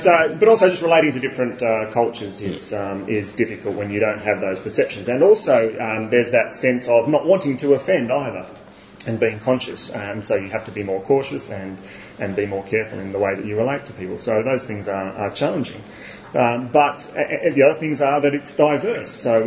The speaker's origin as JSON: {"language": "English", "town": "Blue Mountains", "region": "New South Wales", "country": "Australia", "tie": "born or raised there", "said": "I grew up in the Blue Mountains and very white Blue Mountains at the time, and went to churches which were predominantly white for all my life."}